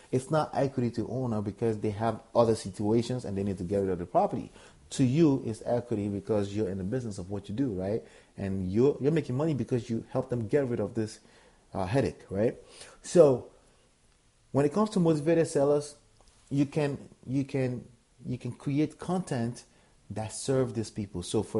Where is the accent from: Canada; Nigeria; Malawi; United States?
Nigeria; accent: Nigerian; English is a second language; excuse me, my Nigerian accent was struggling with my the other accent that I made up, right?